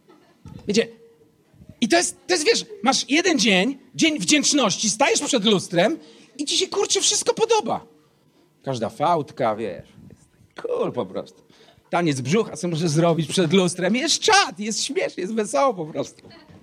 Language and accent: Polish; Elbląg, Warmian-Masurian Voivodeship, Poland; born there; A ty gdzie się urodziłeś? W Elblągu.